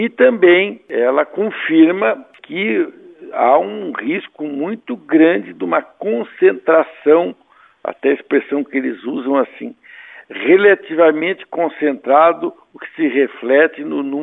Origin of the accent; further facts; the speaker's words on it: Paraná, Brazil; Nós desejamos, como paranaense, que as coisas deem certo